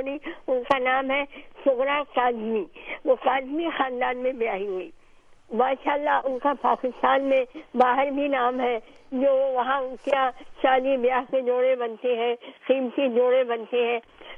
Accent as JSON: {"language": "Urdu", "town": "Raichur", "region": "Karnataka", "country": "India", "tie": "born there", "said": "جب میں پیدا ہوئی تو یہ کرناٹک کا علاقہ تھا جہاں شیواجی مرے تھے اور عالمگیر کی آخری لڑائی ہوئی تھی"}